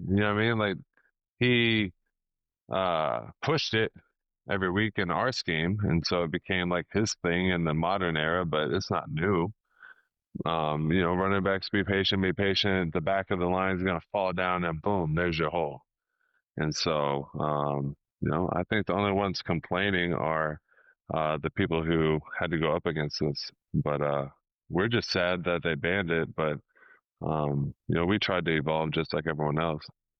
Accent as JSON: {"language": "English", "region": "Missouri", "country": "United States", "said": "Again, I'm from Missouri, so he was kind of the older male kind of influence in my life that I would see every day."}